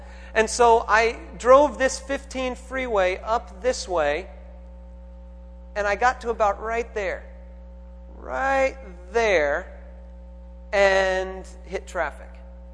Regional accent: Victorville, California, United States; Or I'm from Victorville and Apple Valley and Hesperia, this little area in here.

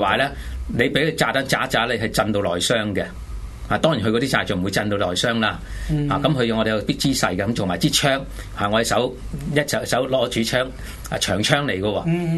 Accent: Hong Kong; 我哋香港人好少機會接觸開槍噶嘛

